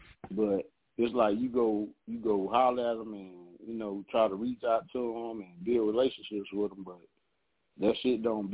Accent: Houston, Texas, United States; also born or lived in Savannah; I mean, being from Savannah and growing up in Houston, you know, which is a way bigger city

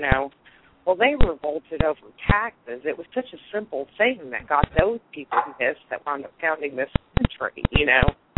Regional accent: United States; and I'm an American, and I do, I will admit that I do view everything through an American filter

